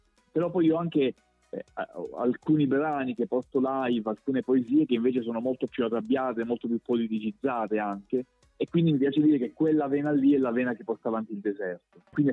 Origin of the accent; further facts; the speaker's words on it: Calabria, Italy; moved away as an adult; also born or lived in Pisa / Milan / Germany; se mi chiedi di dove sono, io ti risponderò per tutta la vita calabrese. Sono nato in Calabria, a fine 18 anni sono stato lì, quindi io sono calabrese. Però poi ho vissuto comunque 10 anni a Pisa, 10 anni a Milano.